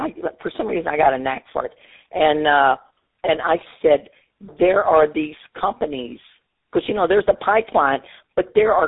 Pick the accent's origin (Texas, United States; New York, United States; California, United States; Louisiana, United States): Texas, United States; Like I said, I'm born and raised on the Texas Gulf Coast, fourth generation fisherman. My family has been in this little fishing town in this one spot for 120 years.